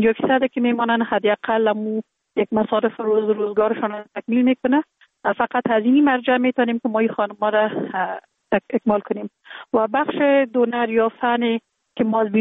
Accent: Kabul, Afghanistan; born there; در کابل زندگی میکنم. در کابل متولد شدیم در سال 1363 در یک خانه وادی روشن فکر، خانواده که از جمله خانواده های اهل معارف کشور بودن متولد شدیم

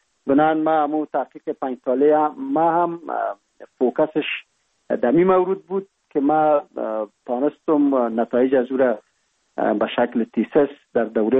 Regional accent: Kapisa, Afghanistan; born there; ما متولد سال 1347 ولسوالی سی اول کوهستان ولایت کاپیسا میباشیم و در یک فامیل روشن فکر دیده به جهان گشودیم.

